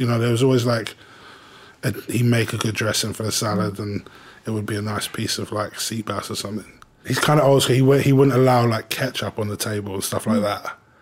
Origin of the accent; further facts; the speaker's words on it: Uckfield, South East England, United Kingdom; where we grew up in Uckfield is pretty close to Brighton, close to a place called Seaford